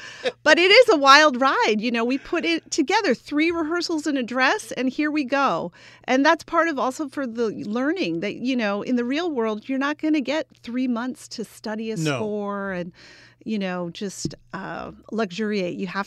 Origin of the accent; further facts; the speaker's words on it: Rochester, New York, United States; Robert's from Buffalo, New York. I'm from Rochester, New York. We have a house in Saratoga Springs.